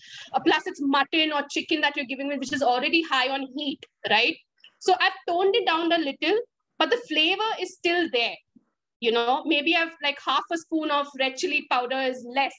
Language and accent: English; Mumbai, Maharashtra, India; Yeah, you're born and brought up in Bombay.